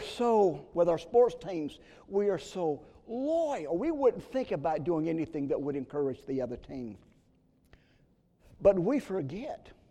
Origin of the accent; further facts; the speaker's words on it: Pendleton, South Carolina, United States; I was raised in Pendleton, South Carolina.